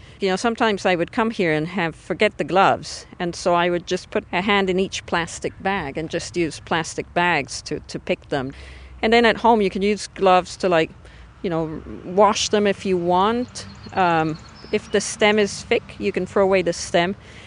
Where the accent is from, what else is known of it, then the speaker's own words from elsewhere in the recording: Milan, Lombardy, Italy; now in Falmouth, United States; I grew up in Milan, so northern Italy. And as kids in Italy, they're very common.